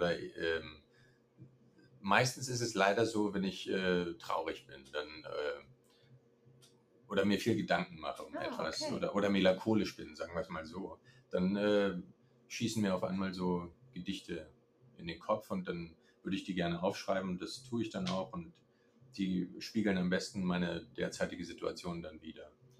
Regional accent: East Germany, Germany; ich bin damals in der DDR groß geworden

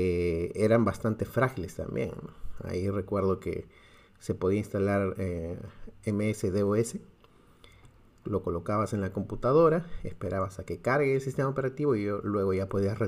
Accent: Peru; soy de Perú, tengo 36 años

